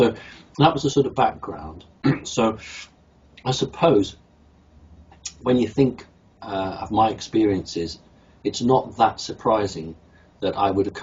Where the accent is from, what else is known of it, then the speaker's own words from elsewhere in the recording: United Kingdom; because remember I'm from United Kingdom and we love tea over here.